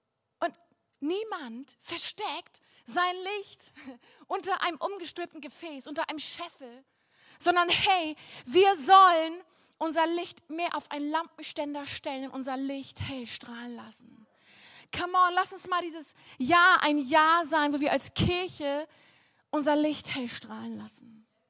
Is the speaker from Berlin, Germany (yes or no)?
no; Flensburg, Schleswig-Holstein, Germany; moved away as an adult; Ich komme ursprünglich aus Flensburg und das werde ich nachher kurz erzählen. Ich wollte nie wieder nach Flensburg, nachdem ich Abi gemacht habe und ein paar Jahre im Ausland war.